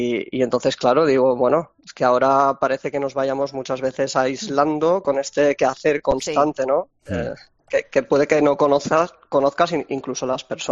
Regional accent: Algemesí, Valencian Community, Spain; soy de Algemesí.

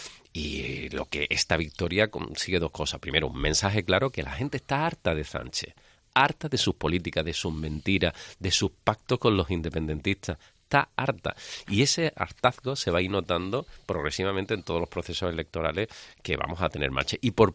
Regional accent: Barcelona, Catalonia, Spain; born there; now in Andalusia, Spain; para eso soy barcelonés de nacimiento y tengo familia allí y algo conozco aquello.

